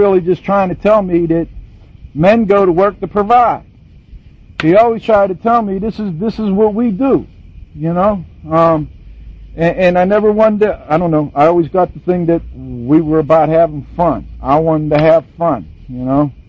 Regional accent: Pittsburgh, Pennsylvania, United States; now in Pasadena, United States; Like Lynn said, I'm from the Pasadena area. I grew up in Pittsburgh.

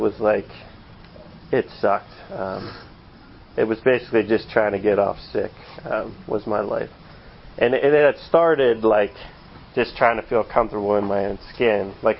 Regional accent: Altoona, Pennsylvania, United States; I'm really from Altoona, though.

